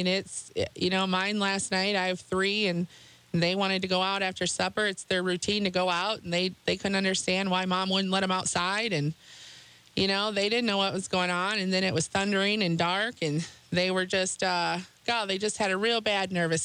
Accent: Canton, United States; I'm obviously from Canton.

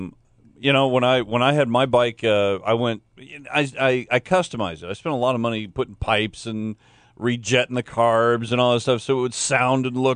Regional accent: Florida, United States; Terry Jones got arrested yesterday in my home state or my home area of Polk County, Florida.

